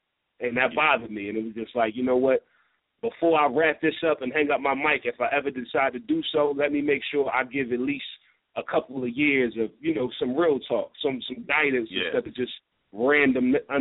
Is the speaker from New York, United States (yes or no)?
yes; New York, United States; Like, I come from, you know, I'm from New York, first of all, so I come from listening to … then the Philly side … you know, and all of that.